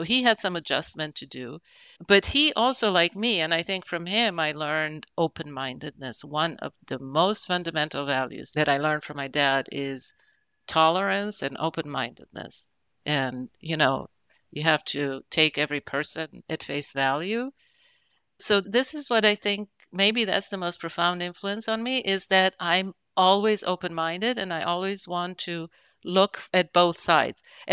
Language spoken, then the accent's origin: English; Israel; born or raised there